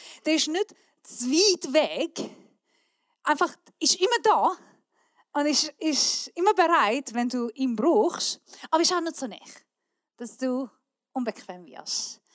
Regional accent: Switzerland; Wir sind Schweizer, wir sind nicht so nähe Leute.

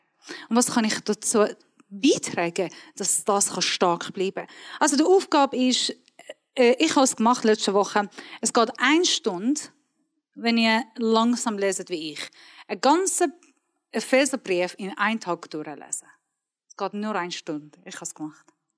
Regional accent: Iran; German is a second language; Ich bin Iranerin halt.

